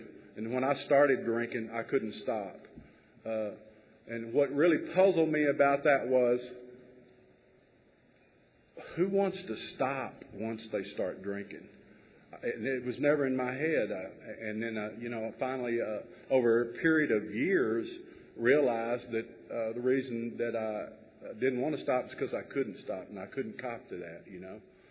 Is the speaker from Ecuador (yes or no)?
no; Levelland, Texas, United States; I grew up out in West Texas, Northwest Texas, and in a little town called Leveland, and it was a great place to sit on the front porch and watch your dog run away from home.